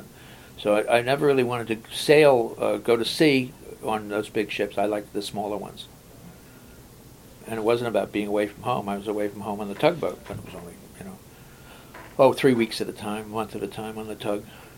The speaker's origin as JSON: {"language": "English", "town": "Brooklyn", "region": "New York", "country": "United States", "tie": "born or raised there", "lives_now": "Maine, United States", "said": "I live in Maine. It's wonderful. I'm a kid from Brooklyn"}